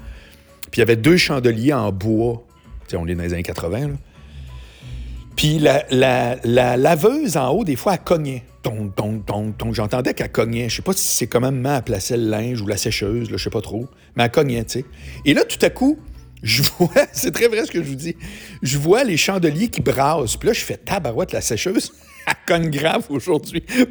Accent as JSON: {"language": "French", "town": "Quebec City", "region": "Quebec", "country": "Canada", "said": "Parce que les deux, on vient de Québec, mais on travaillait à Montréal."}